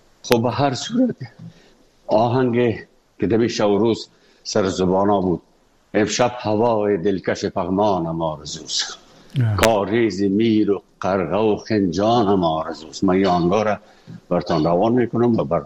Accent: Afghanistan; moved away; وقتی که من از افغانستان بر آمدم

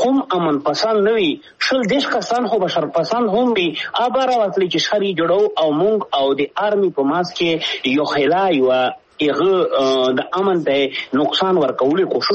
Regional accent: Pakistan; مونږ د پاکستان یو، پاکستان دې زمونږ دی، پاکستان مونږ پښتنو جوړ کړی دی

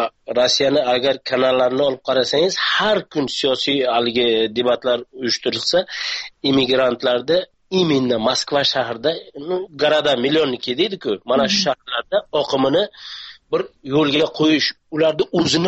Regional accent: Samarkand, Samarqand Region, Uzbekistan; now in Moscow, Russia; Men o'zim Samarqandlikman.

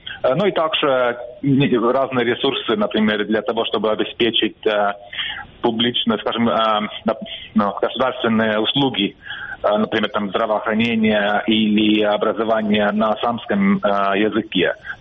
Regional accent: Estonia; Например, я эстонец

